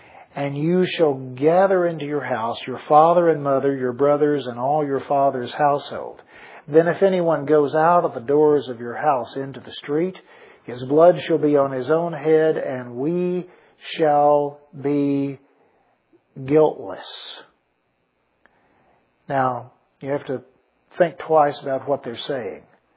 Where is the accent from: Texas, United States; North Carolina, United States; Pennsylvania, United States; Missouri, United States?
Texas, United States; the little bump in the road where I was raised out in Kimball County, and how it's 15 miles from Junction. It's 150 miles from Austin.